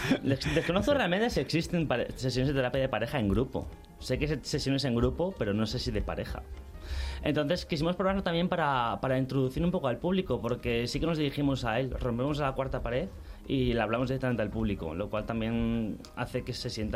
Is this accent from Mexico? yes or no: no; Madrid, Community of Madrid, Spain; Es que somos de Madrid.